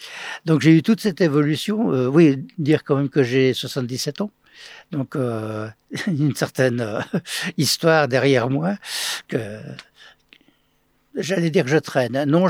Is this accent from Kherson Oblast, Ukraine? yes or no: yes; Kherson, Kherson Oblast, Ukraine; Je suis d'origine ukrainienne, d'une ville qui malheureusement vit des moments difficiles qui s'appelle Kherson, donc à la limite entre la Russie et l'Ukraine.